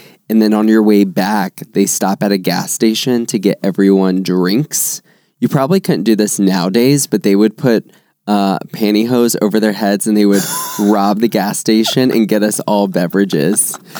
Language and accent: English; Florida, United States; I grew up in Florida, and Brett lived most of his life in Florida.